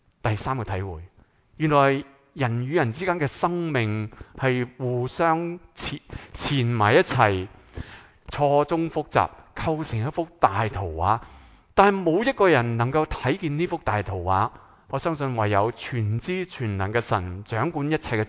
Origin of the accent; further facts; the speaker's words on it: Guangdong, China; accent: Cantonese; 其实咧，我哋广东话就好绝话啦